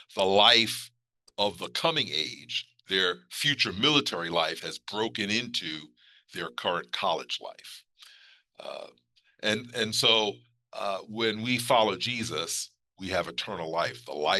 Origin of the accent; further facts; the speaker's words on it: the North, United States; having been born and raised in the North, never really visiting the South, I never actually experienced Jim Crow during those early years of my life